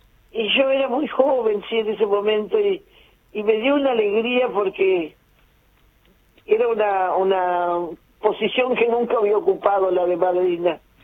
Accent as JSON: {"language": "Spanish", "town": "Concordia", "region": "Entre Ríos", "country": "Argentina", "tie": "born there", "said": "nosotros, hermanos, todos nacimos en Concordia, Entre Ríos, ¿no? Y tenemos ese arrastre provinciano que uno trae y no pierde nunca."}